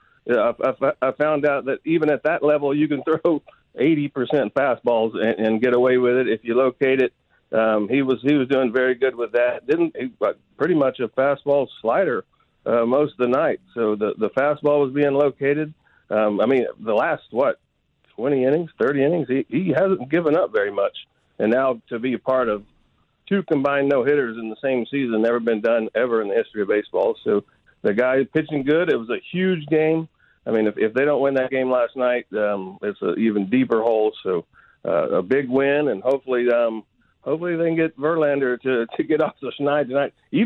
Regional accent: Texas, United States; You can't be more excited for my hometown team. The Astros are doing it again

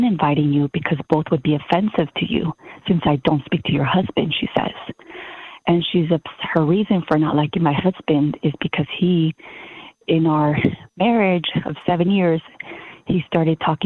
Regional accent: California, United States; Well, first of all, I'm from California

